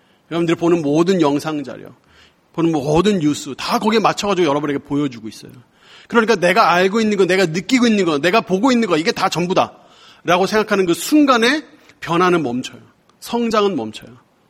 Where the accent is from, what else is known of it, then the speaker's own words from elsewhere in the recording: Seoul, South Korea; now in Daegu, South Korea; 저는 서울 사람, 전 여기 임해동에 오래 살았어요. 여기 저희 어머니 아직 여기 계세요. 근데 제가 대구 내려가서 이제 목회를 하거든요.